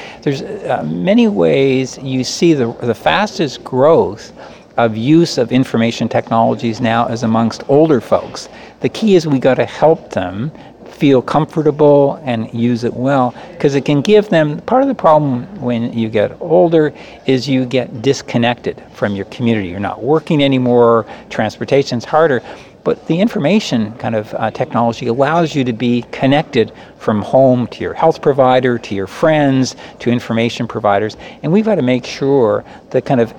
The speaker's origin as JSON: {"language": "English", "town": "Cape Breton", "region": "Nova Scotia", "country": "Canada", "lives_now": "Ottawa, Canada", "said": "I'm from Cape Breton, so my roots are strong in the Nova Scotia community. I now kind of live in Ottawa"}